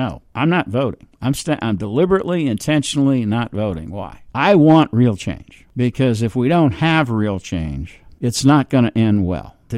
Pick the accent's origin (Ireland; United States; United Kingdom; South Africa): United States; New York City, New York; See, I'm from New York City as well.